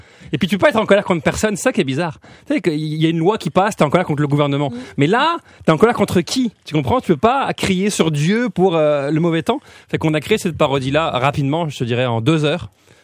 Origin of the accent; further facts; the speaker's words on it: France; accent: French; now in Canada; je parle encore avec mon accent de français, mais je veux dire, pour les français c'est marrant parce que j'ai un accent québécois. Pour vous j'ai un accent français, mais pour eux j'ai un accent québécois.